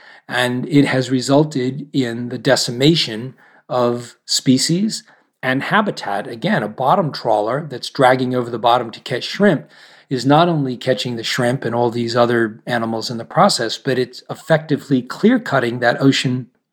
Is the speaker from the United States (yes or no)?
yes; New England, United States; I've worked with fishermen my whole life growing up in New England